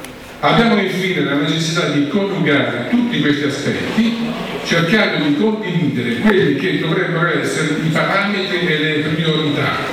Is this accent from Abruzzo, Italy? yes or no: yes; Ortona, Abruzzo, Italy; Io che sono di Ortona